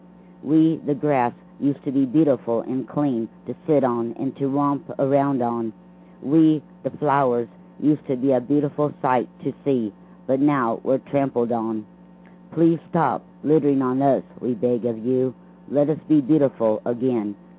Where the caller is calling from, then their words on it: Lake Wales, Florida, United States; from Lake Wells, Florida.